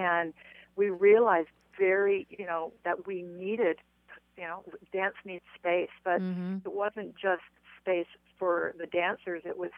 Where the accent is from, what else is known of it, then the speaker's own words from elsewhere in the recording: Canada; moved away; It was also fantastic to go back to Canada for the first time last year. For me, I'm still Canadian.